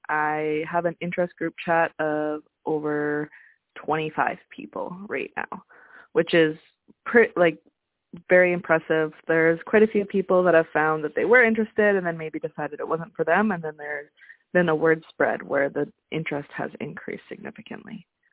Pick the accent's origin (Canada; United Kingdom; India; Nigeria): Canada; Saskatchewan; I'm originally from Southern Saskatchewan. So last year, I returned home during the Christmas season